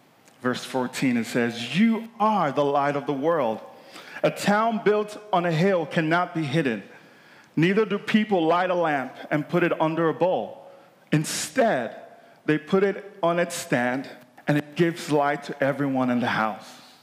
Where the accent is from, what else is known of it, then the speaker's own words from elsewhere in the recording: Nigeria; This was in Nigeria, because I grew up in Nigeria